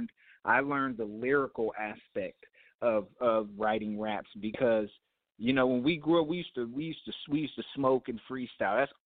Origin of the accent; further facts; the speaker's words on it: California, United States; I was from Cali. I was all Cali when I got here.